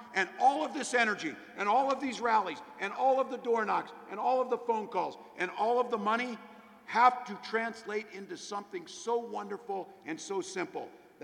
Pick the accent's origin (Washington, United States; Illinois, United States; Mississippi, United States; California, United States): Illinois, United States; Chicago; I was in my hometown, Chicago. I got some Chicagoans left.